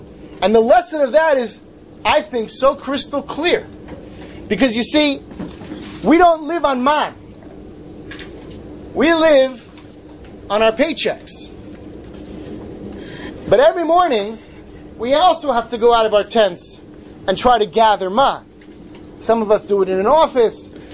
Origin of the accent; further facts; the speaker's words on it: New Jersey, United States; I grew up in New Jersey and there's this place nearby called Staten Island.